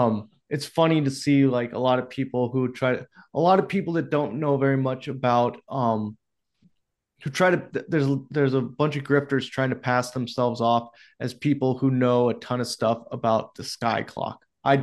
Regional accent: California, United States; I had a pretty good knowledge of Spanish because I grew up in California.

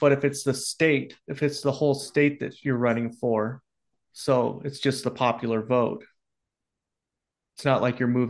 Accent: California, United States; just because I'm from California and I'm so used to voting through the mail.

